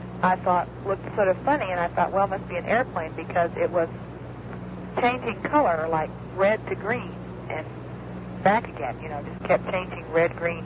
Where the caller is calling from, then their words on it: Little Rock, Arkansas, United States; And I'm calling from Little Rock, Arkansas.